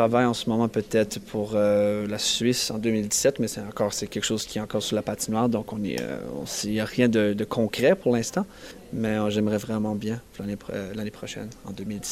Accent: Nigadoo, New Brunswick, Canada; je viens de Nigadoo, donc c'est un petit village sur la région côtière du Nouveau-Brunswick dans le nord. Donc j'ai des vagues en pleine figure tout le long de l'année.

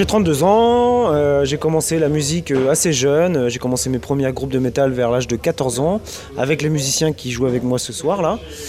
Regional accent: Saint-Brieuc, Brittany, France; born there; now in Rennes, France; je suis né à Saint-Brieuc, qui est un pays gallo plutôt.

